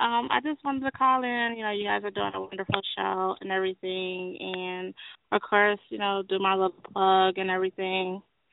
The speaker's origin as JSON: {"language": "English", "town": "Detroit", "region": "Michigan", "country": "United States", "tie": "born or raised there", "lives_now": "Marysville, United States", "said": "I'm from Northwest Detroit. I'm currently in Marysville, Michigan, but, you know, born in Sixth and Greenfield, so born and raised there."}